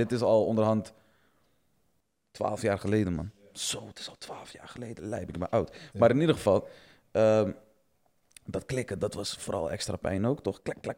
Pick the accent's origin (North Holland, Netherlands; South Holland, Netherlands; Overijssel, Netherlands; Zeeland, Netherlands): Zeeland, Netherlands; Want ik woonde ook daar in de buurt. Hè? Ik kom uit Zeeuws-Vlaanderen, zeg maar.